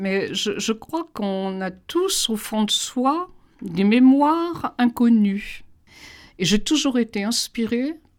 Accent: Grand Est, France; Je suis champenoise, dans mon patelin il y avait 300 habitants, on était tous les gens du cru

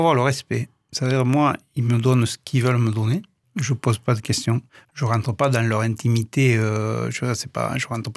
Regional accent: Cervo, Occitanie, France; il y a mon village natal où je suis né, à Cervo aussi.

